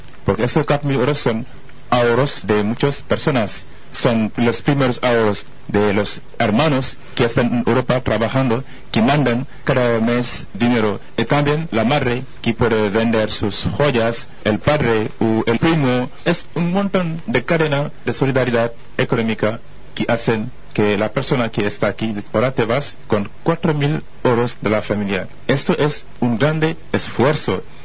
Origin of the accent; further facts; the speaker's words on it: Senegal; Spanish is a second language; now in Spain; Y después la África del Oeste, donde yo vengo de Senegal, que es la África del Oeste.